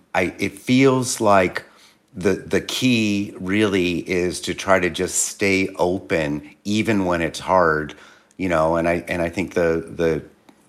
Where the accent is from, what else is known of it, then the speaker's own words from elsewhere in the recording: Philadelphia, Pennsylvania, United States; he sounded like a guy from Jersey, and I'm originally from Philly.